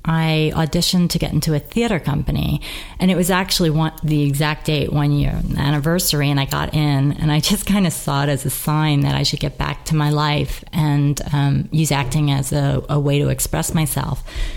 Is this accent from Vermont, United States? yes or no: no; Brooklyn, New York, United States; I grew up in Brooklyn, yeah, and the big characters and everything like